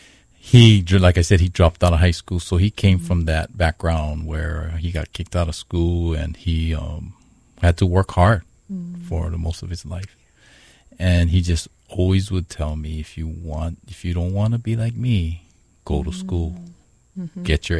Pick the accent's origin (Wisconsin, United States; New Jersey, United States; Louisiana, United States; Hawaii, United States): Hawaii, United States; Honolulu; So I grew up in Kalihi, Middle Street area. And it's a housing called Hawiki Housing, right on the top of the hill.